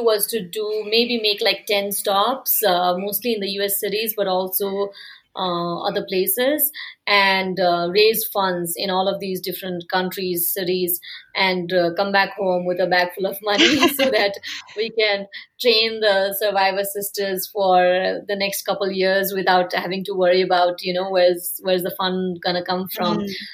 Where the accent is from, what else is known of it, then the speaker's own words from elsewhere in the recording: Nepal; I've never lived in the US, right? I was born in Nepal, raised in Nepal, went to school here. I've never studied out there.